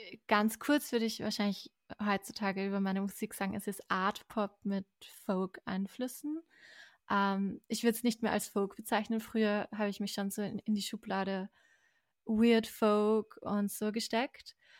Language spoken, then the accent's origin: German; United Kingdom; first language English; German is a second language; Also ich bin halb Britin, deswegen ist es quasi so meine Muttersprache Englisch.